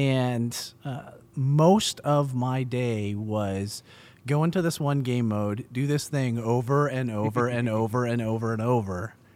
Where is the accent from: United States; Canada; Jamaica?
Canada; Vancouver, British Columbia; I'm from Vancouver, BC, right. So I'm Canadian.